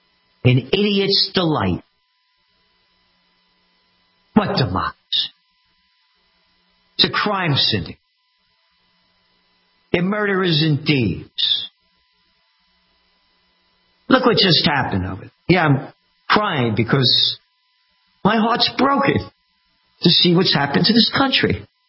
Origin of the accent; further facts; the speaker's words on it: Bronx, New York, United States; born there; I'm only me because, again … born in the Bronx.